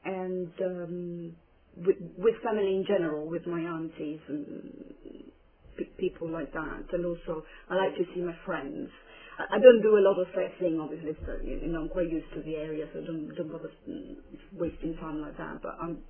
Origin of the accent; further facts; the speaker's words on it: Terni, Umbria, Italy; I'm from Terni, Italy.